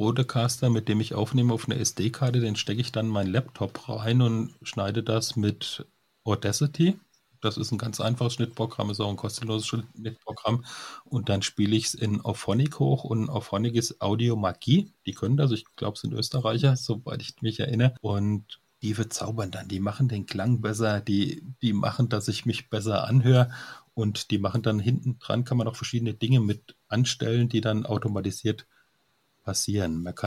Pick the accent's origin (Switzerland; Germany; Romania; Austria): Germany; Ich komme aus Deutschland und in der Nähe von Mannheim oder Saarbrücken auf der Höhe.